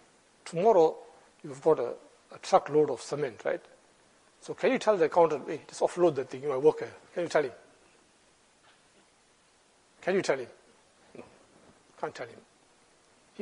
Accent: South Africa; No, I'm South African, but South African is an African also.

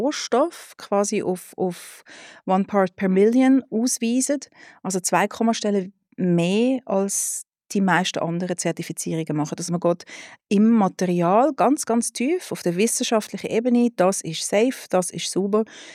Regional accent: Switzerland; born there; Ich glaube, es ist etwa wie 6-mal im Lotto gewinnen, ist es in der Schweiz auf die Welt zu komme

